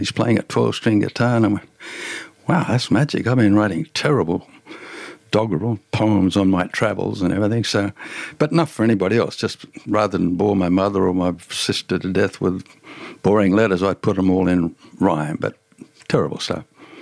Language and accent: English; Tamworth, New South Wales, Australia; moved away; I grew up in Tamworth, but it's Tamworth 20 times bigger now. When I was a kid, it's still dirt roads.